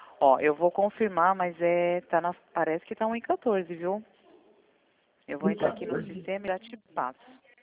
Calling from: Sorocaba, São Paulo, Brazil; falando de Sorocaba. É 100

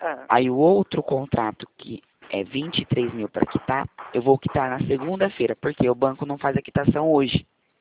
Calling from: Presidente Prudente, São Paulo, Brazil; Eu falo de Presidente Prudente.

